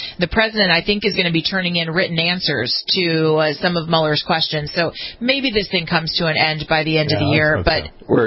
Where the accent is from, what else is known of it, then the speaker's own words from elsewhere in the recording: United States; As an American, it disturbs me no end to have the government decide what is appropriate for me to see